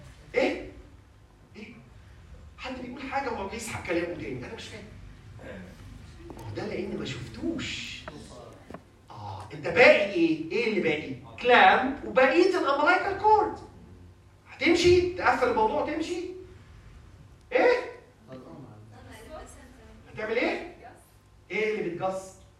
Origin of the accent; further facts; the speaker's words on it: Egypt; في تقاليد عندنا في مصر بنرمي في النيل